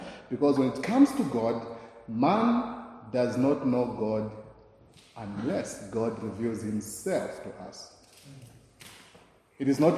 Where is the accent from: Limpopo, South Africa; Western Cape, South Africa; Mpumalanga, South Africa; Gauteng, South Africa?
Gauteng, South Africa; Kempton Park; I come from Kempton Park